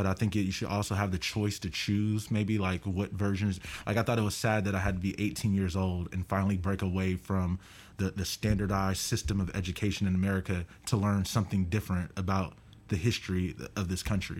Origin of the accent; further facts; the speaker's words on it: Oakland, California, United States; Yeah, so I was born in Oakland. I lived in the Bay Area, but we traveled around.